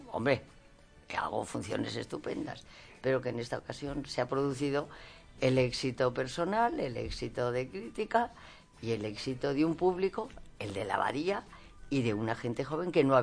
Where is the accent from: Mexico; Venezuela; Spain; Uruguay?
Spain; Valladolid, Castile and León; Soy castellana, soy de Valladolid, con lo cual he estado muchas veces en Tordesillas